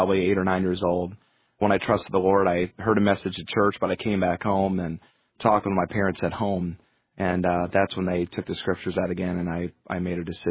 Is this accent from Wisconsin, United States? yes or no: no; Atlanta, Georgia, United States; I grew up in Atlanta, Georgia.